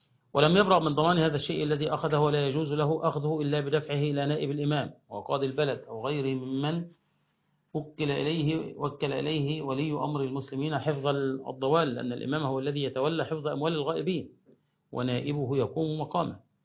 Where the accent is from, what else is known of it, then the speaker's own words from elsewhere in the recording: Egypt; عندنا في مصر